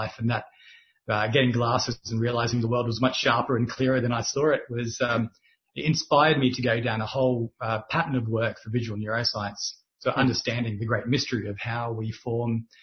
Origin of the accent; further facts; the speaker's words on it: Australia; now in United Kingdom; So I come from Australia, if that's not apparent to a lot of people already, and I came over here 15 years ago or so on a whim.